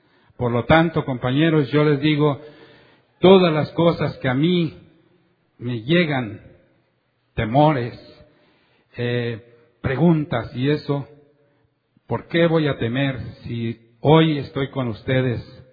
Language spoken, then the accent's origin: Spanish; Mexico; Me dice, tú por tu acento has de ser de México. Le digo, pues sí, soy de México.